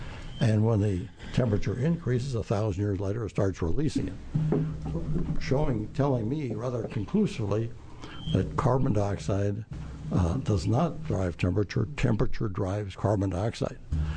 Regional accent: Tigard, Oregon, United States; from Tigard.

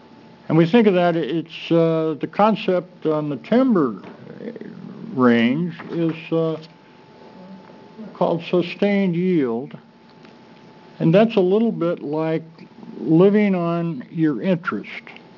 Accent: Grants Pass, Oregon, United States; I'm from Grants Pass in Josephine County.

